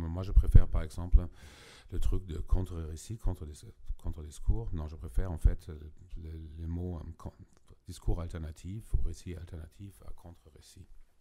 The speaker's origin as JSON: {"language": "French", "country": "Germany", "said": "Donc, je suis allemand, donc pas toujours très diplomate, mais relativement direct, avec mes côtés arabes aussi."}